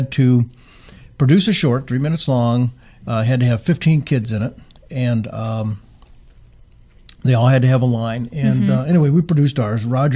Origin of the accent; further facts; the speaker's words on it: Ohio, United States; now in Arizona, United States; So the people here are, you know, I'm from Ohio.